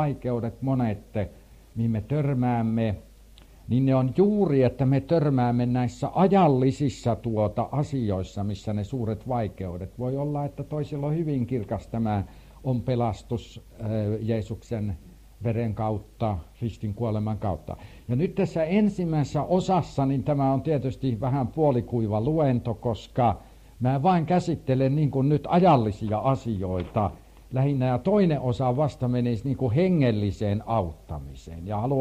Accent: Central Finland, Finland; Ja minä palaan lapsuuteni kotikylälle, Keski-Suomessa.

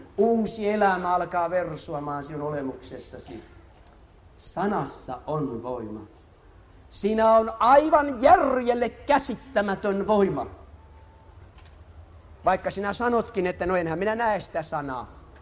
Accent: Ostrobothnia, Finland; Siellä meillä Pohjanmaalla, varmaan täällä etelässäkin

